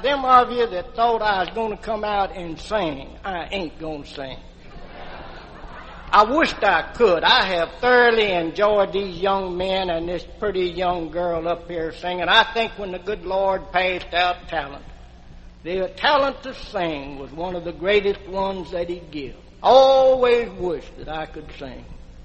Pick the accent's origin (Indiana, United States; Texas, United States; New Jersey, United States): Texas, United States; I come from East Texas, and I've been taking a lot of kids.